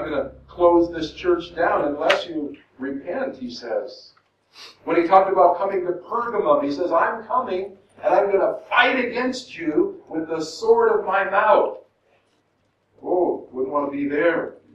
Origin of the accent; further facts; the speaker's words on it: Los Angeles, California, United States; moved away; also born or lived in Uganda; I didn't realize that growing up in Los Angeles, but when we moved to Uganda and were living among the Mukwara people